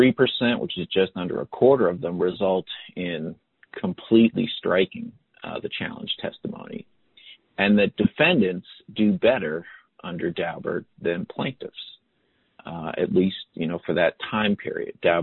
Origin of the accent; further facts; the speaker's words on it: Maryland, United States; not just because I'm from Maryland and practice in Maryland